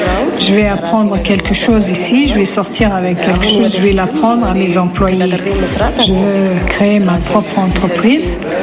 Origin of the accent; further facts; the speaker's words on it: Dodola, Oromia, Ethiopia; je voudrais bien installer mon usine dans ma ville natale. Ça s'appelle Dodola, c'est dans la région du Arsi.